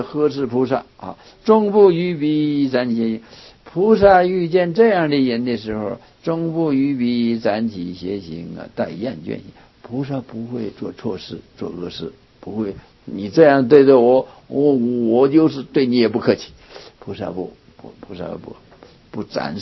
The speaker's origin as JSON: {"language": "Chinese", "town": "Qiqihar", "region": "Heilongjiang", "country": "China", "tie": "born or raised there", "said": "我小时候在学校读书，在齐齐哈尔。在满洲国的时候，齐齐哈尔是黑龙江省的省会"}